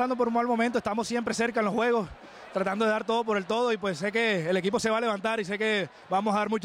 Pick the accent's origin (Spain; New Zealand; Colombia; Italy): Colombia; Soy colombiano